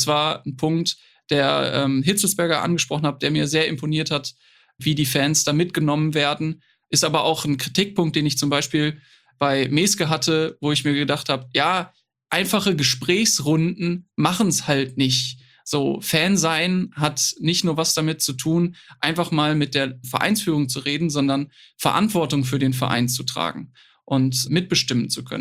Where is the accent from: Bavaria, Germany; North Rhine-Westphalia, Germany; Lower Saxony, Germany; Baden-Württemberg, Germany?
North Rhine-Westphalia, Germany; Dortmund; als Dortmunder